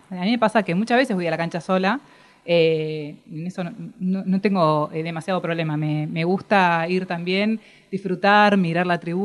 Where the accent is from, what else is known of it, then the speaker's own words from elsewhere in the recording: Cipolletti, Río Negro, Argentina; moved away as an adult; now in Buenos Aires, Argentina; Nosotros somos de Cipolletti, vivimos a 1.200 kilómetros. Yo me vine a vivir acá a Buenos Aires cuando cumplí 18 años para estudiar.